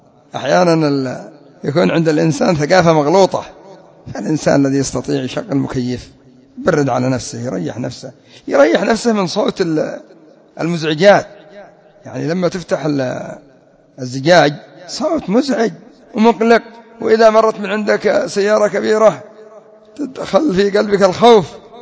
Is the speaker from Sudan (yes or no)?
no; Yemen; لكن عندنا في اليمن ما شاء الله السيارة تشترى تجلس 40 سنة 30 سنة 20 سنة 10 سنوات